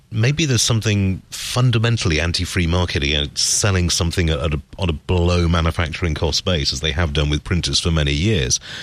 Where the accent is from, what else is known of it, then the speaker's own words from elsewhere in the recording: United Kingdom; Oh, no, hang on, I'm British. Damn. Okay, I still feel European, you know.